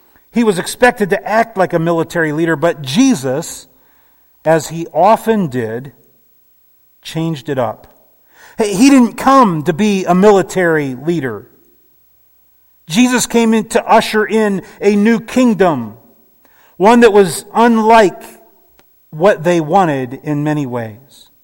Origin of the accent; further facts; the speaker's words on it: Canton, Ohio, United States; Growing up in Canton, Ohio, I am no stranger to the concept of a large parade.